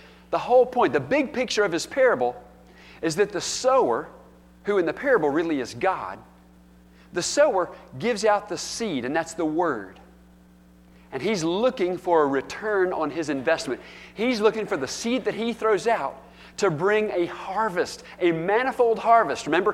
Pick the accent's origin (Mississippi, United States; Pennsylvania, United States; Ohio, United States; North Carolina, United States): North Carolina, United States; also born or lived in Texas; But growing up in North Carolina, out in the country, and we had a really big garden.